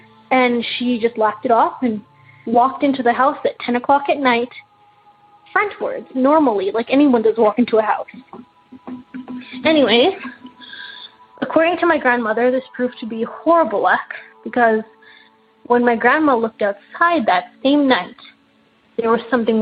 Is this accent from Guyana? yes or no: yes; Guyana; My family is ethnically, we are Indian. We are from East India. So we grew up with Indian culture, just living in Guyana.